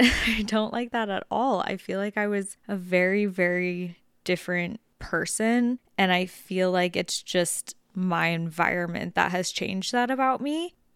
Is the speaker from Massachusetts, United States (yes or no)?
no; Las Vegas, Nevada, United States; hi, I'm born and raised in Las Vegas, multiple generations back, which is something about me that like is one of my favorite things in the entire world. I'm literally love that I'm from there.